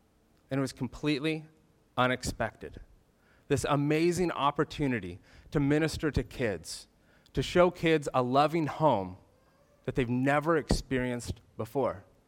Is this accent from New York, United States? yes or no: no; Idaho, United States; now in Juneau, United States; I grew up in Idaho, and I thought I would be a pastor at a small church in a small town, maybe in eastern Washington or northern Idaho or perhaps Montana, but Alaska never crossed my mind. But here I am in Juneau.